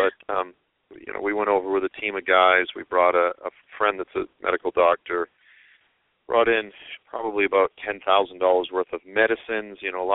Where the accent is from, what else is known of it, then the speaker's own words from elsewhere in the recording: Massachusetts, United States; And I grew up on the South Shore, Massachusetts, South Boston area.